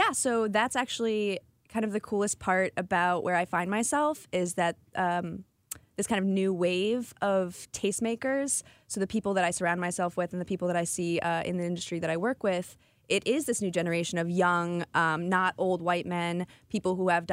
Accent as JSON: {"language": "English", "country": "Italy", "tie": "born or raised there", "said": "So I grew up in Italy and was kind of just always exposed to different cultures. We traveled a lot."}